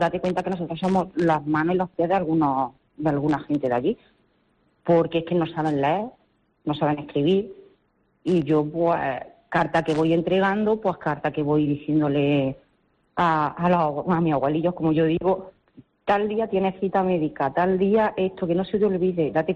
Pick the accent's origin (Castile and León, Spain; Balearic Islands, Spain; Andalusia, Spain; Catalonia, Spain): Andalusia, Spain; Villacarrillo; Estamos 8 rurales y 8 que trabajan en el pueblo, o sea, en mi pueblo de Villacarrillo, que tiene sobre unos 10.000 habitantes.